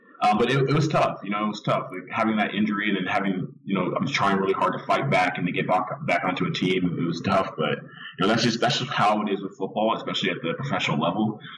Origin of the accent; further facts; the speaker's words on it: Nashville, Tennessee, United States; So I'm from Nashville, Tennessee. I played high school football there